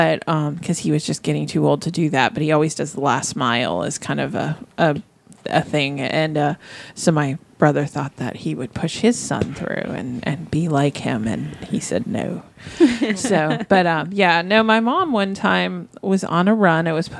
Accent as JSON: {"language": "English", "town": "Boston", "region": "Massachusetts", "country": "United States", "tie": "born or raised there", "said": "He thought it would be this, like, because we grew up in Boston."}